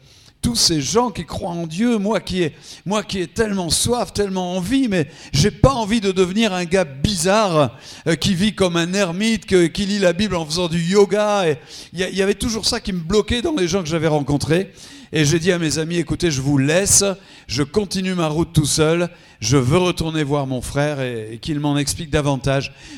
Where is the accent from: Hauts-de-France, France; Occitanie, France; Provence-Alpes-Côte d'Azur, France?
Hauts-de-France, France; Dunkerque; Je suis de Dunkerque, hein, je suis du Nord.